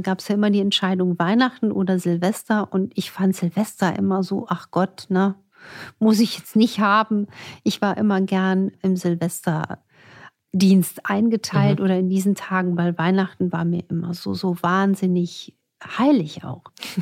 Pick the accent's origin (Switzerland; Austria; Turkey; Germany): Germany; Saarland; also born or lived in France; ich komme ja aus der Region Saarland, ich bin ja auch Saarlandbotschafterin, ist ein faszinierendes Eckchen, auch als Dreiländereck.